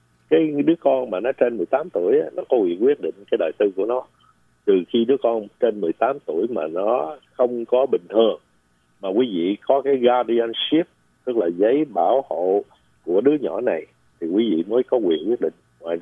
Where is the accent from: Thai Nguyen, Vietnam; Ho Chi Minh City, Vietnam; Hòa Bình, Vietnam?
Ho Chi Minh City, Vietnam; hồi nhỏ chú ở Tôn Đảng ở Sài Gòn, thì chú cũng là du đảng.